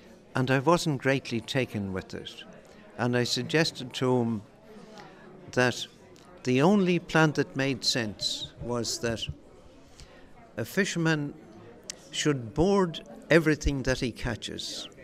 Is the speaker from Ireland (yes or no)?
yes; Greystones, Leinster, Ireland; growing up in Greystones in County Wicklow, we had a tradition of boats going away to the Kinsale herring fishery.